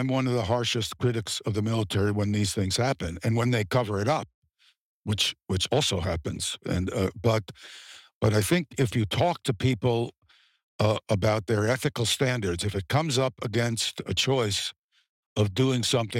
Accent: United States; I speak, incidentally, as an American critic. I love my country, and I want to see my country do the right thing.

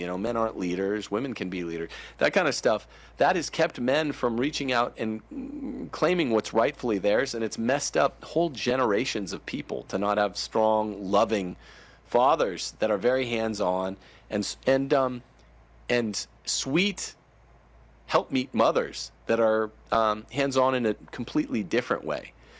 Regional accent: Bakersfield, California, United States; You know, I'm from Bakersfield, California.

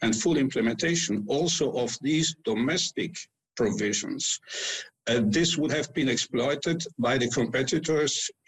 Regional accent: Tyrol, Austria; I am from Tyrol myself, as our Tyrolean brothers and sisters in Italy were concerned

